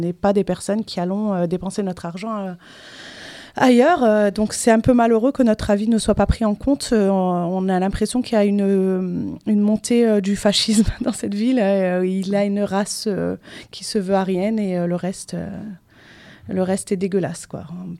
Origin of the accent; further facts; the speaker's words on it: France; on est français, je suis française